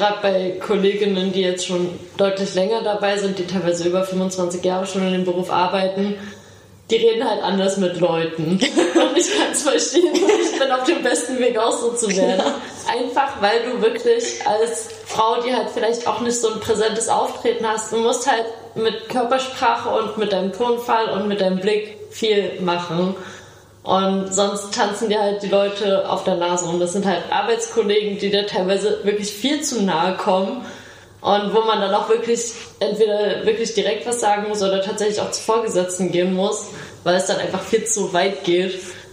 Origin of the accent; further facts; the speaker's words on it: East Germany, Germany; ich bin halt in Ostdeutschland aufgewachsen